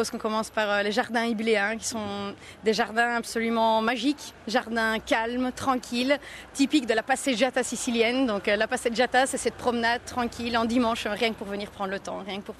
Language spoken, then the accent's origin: French; Belgium; also born or lived in Wales; une petite Belge née outre-Manche. Mes parents étant là pour le travail, eh bien, la petite famille en fait s'est formée là-bas. Donc je suis née au Pays de Galles. Très vite, on est rentré en Belgique. J'ai vécu mon enfance, ma jeunesse en Belgique